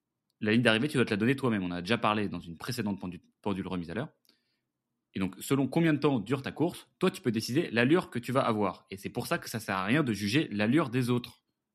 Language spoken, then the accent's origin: French; Versailles, Île-de-France, France; moi, j'ai grandi à Versailles, les amis. J'ai grandi à Versailles dans une famille qui n'était pas particulièrement catholique, tradie, etc.